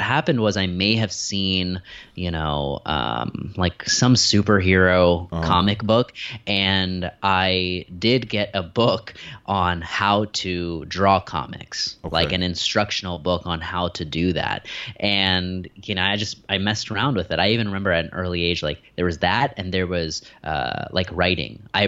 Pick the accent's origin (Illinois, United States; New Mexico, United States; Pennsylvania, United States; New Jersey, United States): Pennsylvania, United States; Philadelphia; born there; So I was born in Philadelphia, but my family is from India.